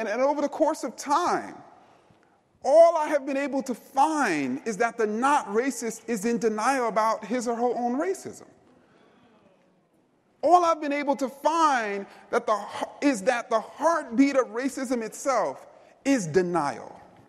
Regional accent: Queens, New York, United States; I grew up born and raised in Jamaica, Queens. Anybody here from Queens? Okay, Queens.

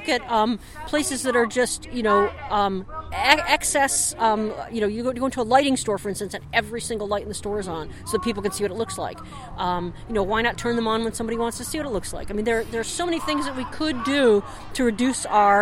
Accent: Cleveland, Ohio, United States; I mean, up in Cleveland, I'm from Cleveland.

